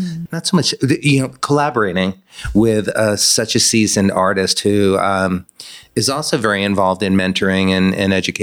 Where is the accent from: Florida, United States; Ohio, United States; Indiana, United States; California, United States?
Florida, United States; Miami; I was born and raised in Miami.